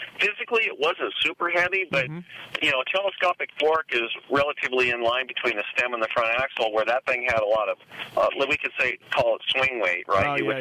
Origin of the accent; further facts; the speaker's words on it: United States; I'm an American guy, and I work for American Honda